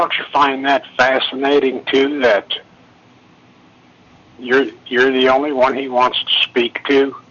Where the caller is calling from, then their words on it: New York, United States; from New York.